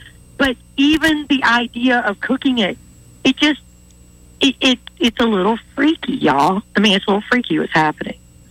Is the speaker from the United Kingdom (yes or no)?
no; Pensacola Beach, Florida, United States; And like I said, I'm a beach baby. I was born and raised on Pensacola Beach.